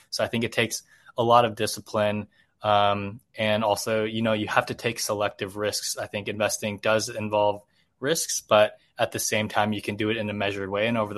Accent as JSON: {"language": "English", "town": "Richland", "region": "Washington", "country": "United States", "tie": "born or raised there", "said": "I grew up in Richland, Washington, which is near where the Hanford site is, so one of these nuclear projects that they had back in the day."}